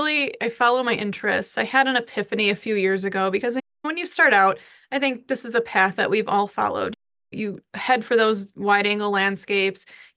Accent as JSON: {"language": "English", "region": "Illinois", "country": "United States", "said": "I'm originally from Illinois, a little south of Chicago, and my dad had moved out to Colorado to be closer to Denver"}